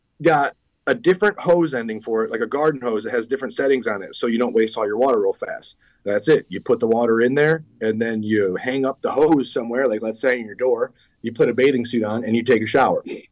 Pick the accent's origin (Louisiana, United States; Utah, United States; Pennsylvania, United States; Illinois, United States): Pennsylvania, United States; Philadelphia; We're from Philly.